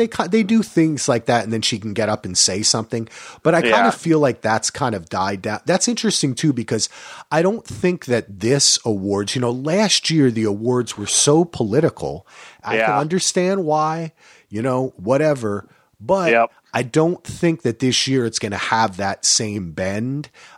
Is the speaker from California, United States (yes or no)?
no; New Jersey, United States; I should know this too. I'm from New Jersey.